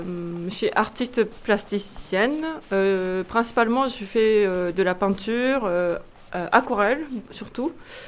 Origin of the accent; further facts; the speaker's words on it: Japan; French is a second language; moved away as an adult; now in France; ça fait 13 ans ou 14 ans que je suis en France. Et je suis japonaise, je suis née au Japon, j'ai grandi au Japon, mais je suis arrivée en France quand j'avais 22 ans.